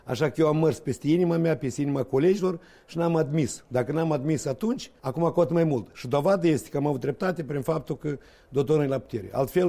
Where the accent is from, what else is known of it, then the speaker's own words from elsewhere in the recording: Moldova; care să spună că noi suntem moldoveni. Când să avem limba moldovenească.